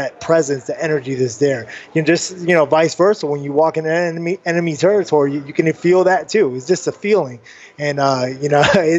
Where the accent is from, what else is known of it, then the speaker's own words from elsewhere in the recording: Spring Hill, Florida, United States; also born or lived in Tampa; You know, I've lived in Tampa and I grew up in Spring Hill, so I just have that home community from both sides